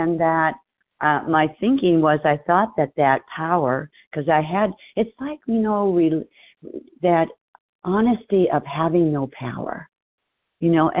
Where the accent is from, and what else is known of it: Arizona, United States